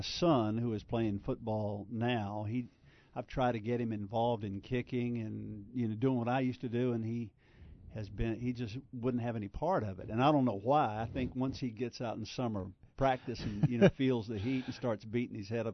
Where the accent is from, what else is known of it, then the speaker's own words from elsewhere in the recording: Virginia, United States; Jeff, I grew up in Madison County, grew up in the church, and pretty much came to Charlottesville to play football